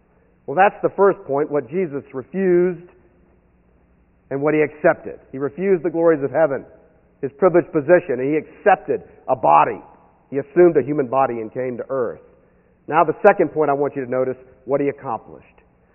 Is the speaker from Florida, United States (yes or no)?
yes; Florida, United States; moved away; I grew up in Florida and then left.